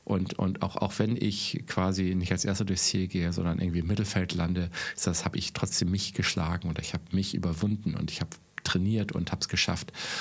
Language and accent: German; Southern Germany, Germany; Also ich stelle fest, dass ich komme aus Süddeutschland